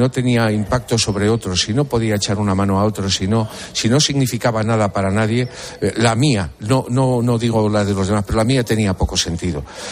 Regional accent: Madrid, Community of Madrid, Spain; yo soy de Villaverde.

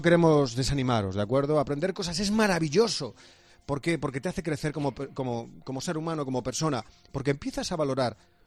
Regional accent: Spain

